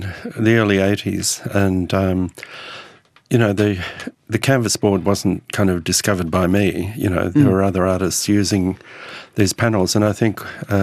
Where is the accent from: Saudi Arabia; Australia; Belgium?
Australia; I'm actually Australian, and, you know, I'm back here.